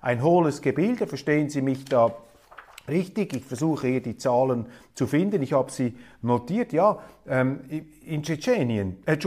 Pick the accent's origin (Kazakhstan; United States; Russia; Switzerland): Switzerland; Von außen betrachtet, jetzt auch als Schweizer, ist das natürlich sympathisch.